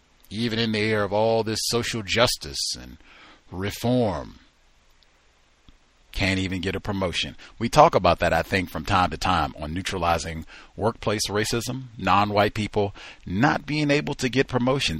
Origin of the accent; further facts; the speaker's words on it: the South, United States; now in Seattle, United States; I grew up on the East Coast in the South, so I was accustomed to seeing Kroger